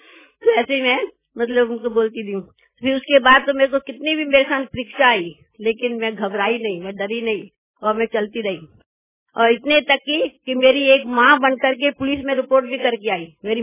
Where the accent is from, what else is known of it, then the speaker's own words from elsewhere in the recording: Multan, Punjab, Pakistan; वैसे भी हम मुल्तान के रहने वाले हैं और कराची और मुल्तान का 3 घंटे का रास्ता था। आसी पड़ोसी हैं हम और भाषा भी बहुत मिलती जुलती है हमारी, सिंध की और मुल्तानी भाषा मिलती जुलती है।